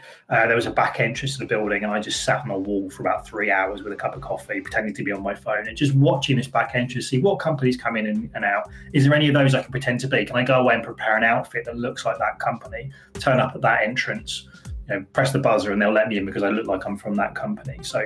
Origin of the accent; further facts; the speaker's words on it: United Kingdom; we're British and we don't really do that very often.